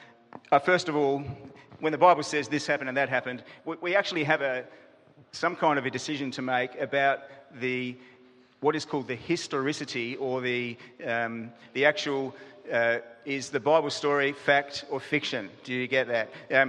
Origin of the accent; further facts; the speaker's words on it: Adelaide, South Australia, Australia; when I was a boy growing up in Adelaide